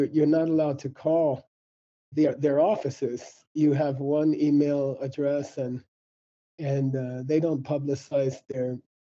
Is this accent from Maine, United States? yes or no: no; Arizona, United States; I grew up in Arizona. I grew up in a normal American high school, and football was a big thing.